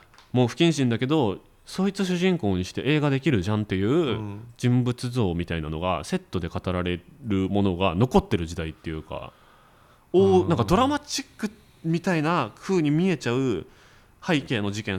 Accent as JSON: {"language": "Japanese", "region": "Yamaguchi", "country": "Japan", "tie": "born or raised there", "said": "地元の山口県で起こったという、"}